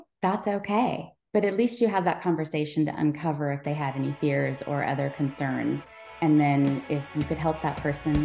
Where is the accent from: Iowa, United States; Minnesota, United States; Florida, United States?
Iowa, United States; Des Moines; So I'm from Des Moines, Iowa, and I had a boyfriend in high school, and his mother was a real estate agent, and she was delightful.